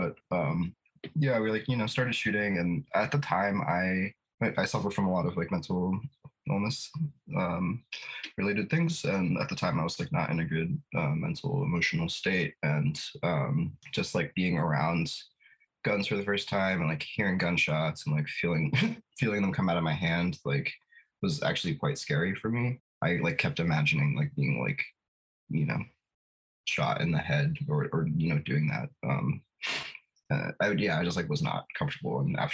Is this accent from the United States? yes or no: yes; Maryland, United States; also born or lived in Washington, D.C.; now in Philadelphia, United States; I live in West Philadelphia. So I did not grow up around guns at all. I grew up in Maryland, D.C.